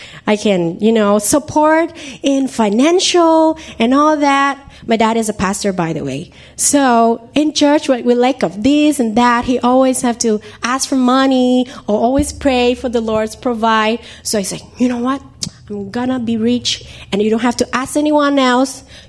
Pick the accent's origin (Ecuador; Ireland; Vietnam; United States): Vietnam; English is a second language; moved away as an adult; I'm from Vietnam. Yeah, just newly come here last month. The end of May.